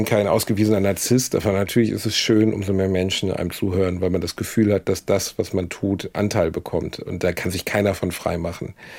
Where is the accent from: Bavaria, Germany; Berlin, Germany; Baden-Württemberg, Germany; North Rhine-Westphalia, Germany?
North Rhine-Westphalia, Germany; Ich bin Westfale, weißt du?